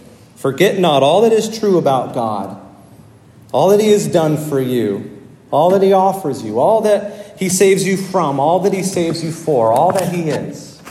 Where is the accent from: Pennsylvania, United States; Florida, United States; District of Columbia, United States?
Florida, United States; was a little boy growing up in Central Florida, my dad was the rector of a mid-sized Episcopal church there.